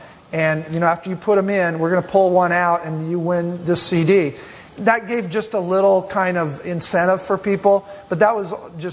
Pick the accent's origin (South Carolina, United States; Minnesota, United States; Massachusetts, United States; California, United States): California, United States; I was from Southern California. Northern California is like another state.